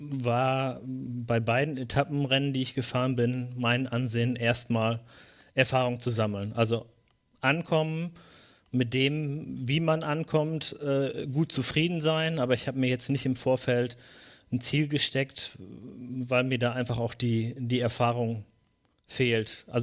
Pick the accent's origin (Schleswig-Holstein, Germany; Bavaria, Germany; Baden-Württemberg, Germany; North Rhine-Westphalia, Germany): North Rhine-Westphalia, Germany; ich komme aus der Region von Mr. Wade und Reini und Björn, aus der Region vom Teutoburger Wald.